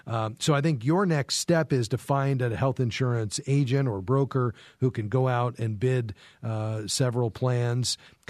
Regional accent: Fort Lauderdale, Florida, United States; I'm from Fort Lauderdale, so I know your neck of the woods well

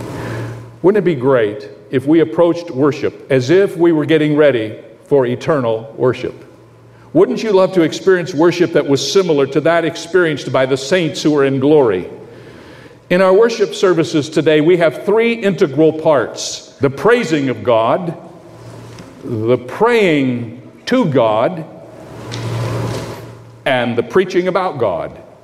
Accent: Midwest, United States; As most of you know, I came from the Midwest, and one of the historic education centers in the Midwest is in Wheaton, Illinois.

